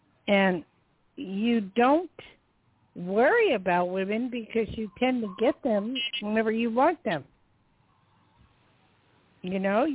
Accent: Newark, New Jersey, United States; I'm from Jersey originally. But we get so many New Yorkers.

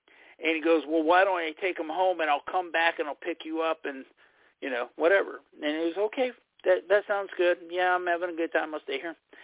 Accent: Dallas, Texas, United States; and so I grew up in Dallas watching those guys, and you know, I felt like I had a personal connection to him.

